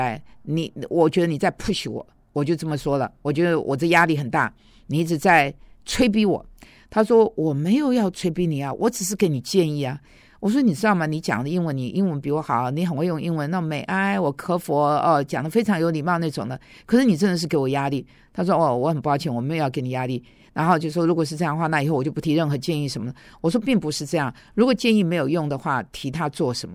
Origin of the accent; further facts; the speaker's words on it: China; 我们中国人朋友有时候修东西根本就不要钱